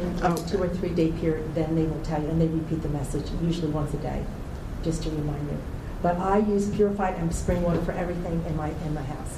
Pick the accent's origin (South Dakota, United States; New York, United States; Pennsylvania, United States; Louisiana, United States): Pennsylvania, United States; I came from Pennsylvania, so I knew nothing about the area.